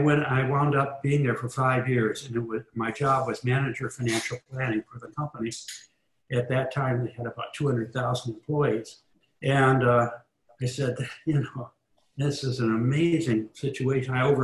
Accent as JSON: {"language": "English", "region": "Midwest", "country": "United States", "said": "I'd come from the outside and I wasn't in the Northeast. I came from the Midwest."}